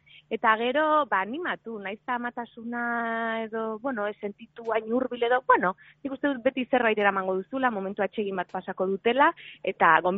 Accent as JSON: {"language": "Basque", "region": "Basque Country", "country": "Spain", "said": "Danok, kasu honetan gipuzkoarra gara eta agian antzekoagoak ditugu euskalkiak"}